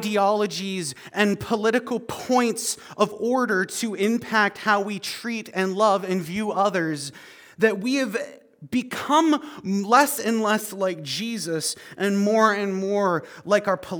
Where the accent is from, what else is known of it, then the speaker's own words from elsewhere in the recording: Canada; I'm very Canadian.